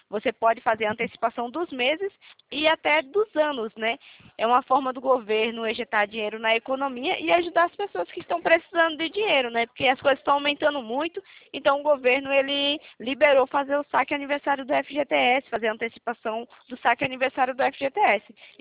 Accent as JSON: {"language": "Portuguese", "town": "Itatiba", "region": "São Paulo", "country": "Brazil", "said": "Eu sou de Itatiba, São Paulo."}